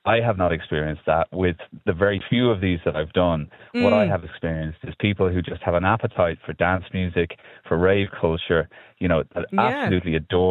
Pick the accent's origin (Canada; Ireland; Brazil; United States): Ireland; Ranelagh, Leinster; I remember growing up in Ranelagh